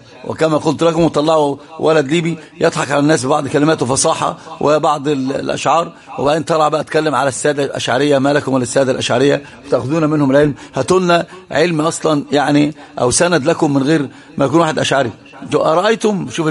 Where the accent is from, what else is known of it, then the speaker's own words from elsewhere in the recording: Egypt; قلت له انا من مصر